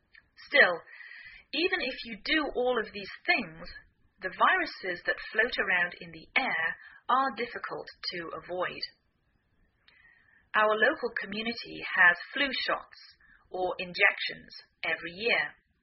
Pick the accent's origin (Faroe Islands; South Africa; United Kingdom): United Kingdom; England; now in United States